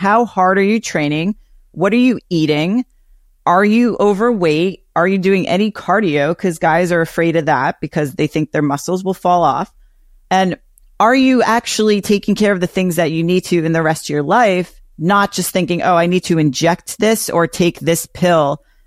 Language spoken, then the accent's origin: English; Greenwich, Connecticut, United States; So my hometown of Greenwich, Connecticut had a lot of guys who played golf, and I worked at a gym there